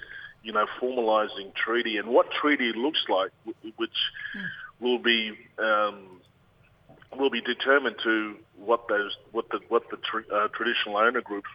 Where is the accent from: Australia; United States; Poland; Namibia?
Australia; Saibai Island, Queensland; My mob is from Sabai Island in the Torres Strait. I'm from the Samoa and Kudal clans, the Cassowary and Crocodile clans of Sabai. My wind is the Zegub and the Sagirgub, the south and southeasterly winds.